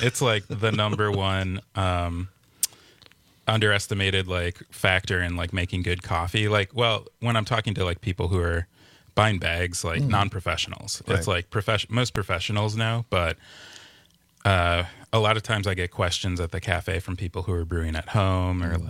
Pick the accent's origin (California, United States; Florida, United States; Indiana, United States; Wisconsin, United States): Wisconsin, United States; Milwaukee; I grew up in Milwaukee and we get pretty good tap water. It's sourced from Lake Michigan.